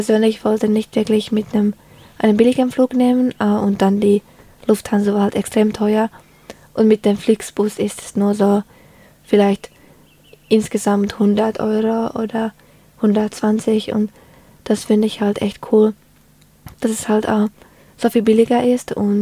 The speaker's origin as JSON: {"language": "German", "country": "Finland", "lives_now": "Germany", "said": "ich komme aus Finnland und Finnland ist quasi, obwohl es keine Insel ist, ist es schon so ein bisschen schwierig, mhm, dorthin ohne Flugzeug zu kommen, vor allem halt aus Deutschland."}